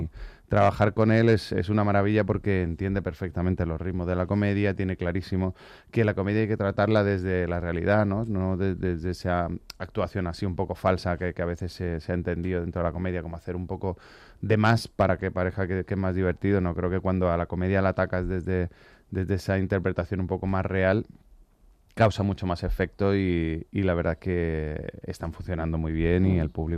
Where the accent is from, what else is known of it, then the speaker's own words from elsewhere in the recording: Málaga, Andalusia, Spain; accent: Andalusian; las hago con gente de Málaga y las hacemos en andaluz, digamos, o sea, con nuestro acento, pues estoy como más acentoso.